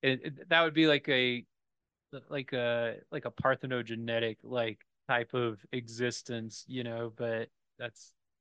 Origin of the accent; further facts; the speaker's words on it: Appalachia, United States; You know, I'm from Appalachia, so we talk about snake oil salesmen